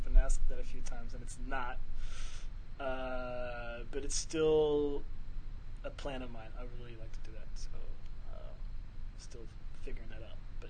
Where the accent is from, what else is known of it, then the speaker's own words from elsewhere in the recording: Jefferson City, Missouri, United States; I came from Jeff City first, and then I have other great friends who are from the middle of, like, nowhere in Missouri